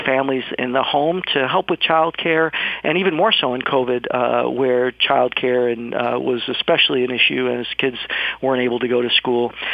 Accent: Puerto Rico; now in Boston, United States; I'm originally from Puerto Rico

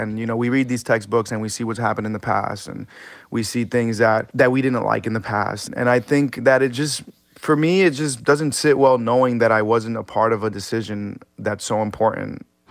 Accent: New York, United States; And I talk about New York because I'm from New York.

